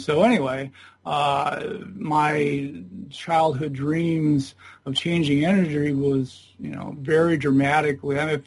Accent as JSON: {"language": "English", "town": "Ventura", "region": "California", "country": "United States", "tie": "born or raised there", "said": "we ended up back in my hometown of Ventura, California, by 1987."}